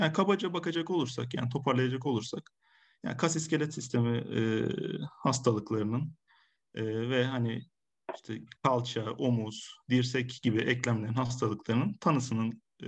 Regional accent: Antalya, Turkey; 92 yılında Antalya'da doğdum. İlk orta öğrenimim ve lise eğitimim Antalya'da.

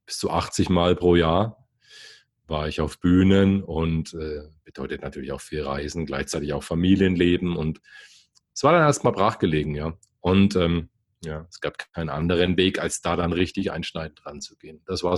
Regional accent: Bamberg, Bavaria, Germany; born there; accent: Upper Franconian; now in Bayreuth, Germany; mit rollendem R aus Oberfranken. Also das kann man auch nicht verstecken. Ich bin gebürtiger Bamberger, lebe aber seit einigen Jahren in Bayreuth. Das ist unweit davon.

